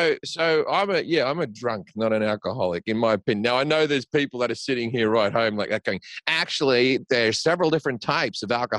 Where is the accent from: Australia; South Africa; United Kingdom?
Australia; I always talk to guys I grew up with in Australia